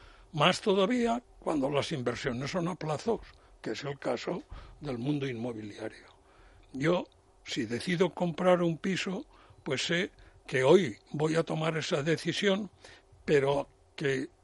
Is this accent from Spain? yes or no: yes; Spain; somos muchos los españoles